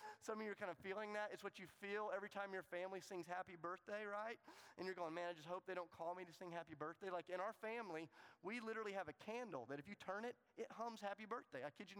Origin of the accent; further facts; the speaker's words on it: the South, United States; But I'm from the South and I'm a Christian, so I do what we do.